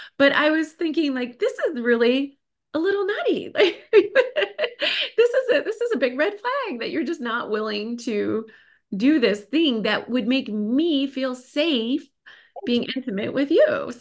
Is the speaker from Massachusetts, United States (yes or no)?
yes; Massachusetts, United States; I'm from Massachusetts, by the way. So, and as you all know, up in New England, the towns are very small. And my high school was 400 people, very small public high school.